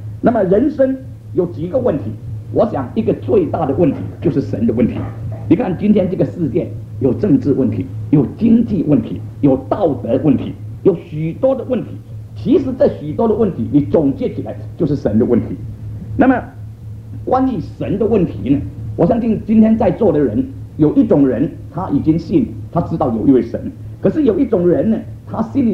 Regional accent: China; 因为我们中国人常常说，你男大当娶，你这个女大当嫁

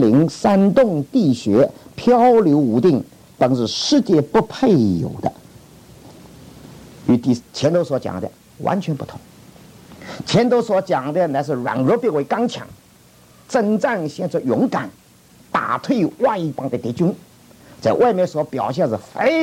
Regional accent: Dinghai, Zhejiang, China; 我是生长在一个很小的城市，我是长大在定海，是舟山群岛，浙江的定海。

